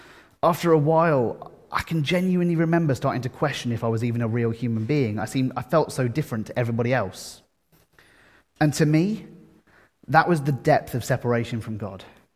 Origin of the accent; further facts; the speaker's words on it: Frimley, South East England, United Kingdom; I was born in Frimley Park Hospital, and I was brought home to my parents' house on Chobham Road. I've known this town since my birth.